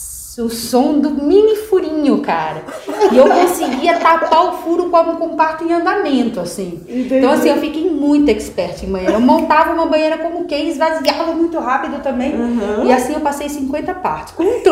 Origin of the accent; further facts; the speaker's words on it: Brasília, Federal District, Brazil; eu tô voltando pra Brasília. Brasília é minha terra natal.